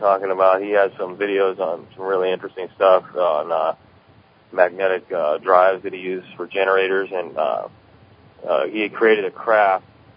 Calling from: Renton, Washington, United States; I'm calling from Washington, Renton, Washington.

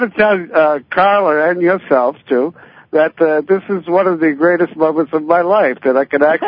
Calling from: Massachusetts, United States; I'm calling from Massachusetts.

